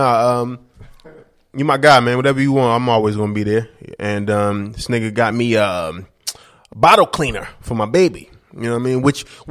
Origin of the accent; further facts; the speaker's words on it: Hillside, New Jersey, United States; I'm from Hillside.